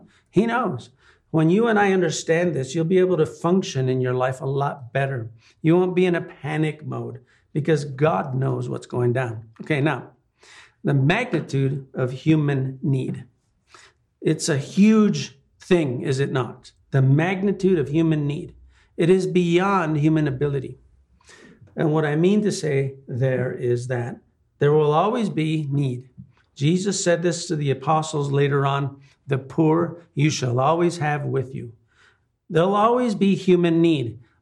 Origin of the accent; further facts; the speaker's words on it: New Mexico, United States; first language English; I was raised in New Mexico. My grandparents only spoke Spanish, but my dad and my mom, they wanted us to learn English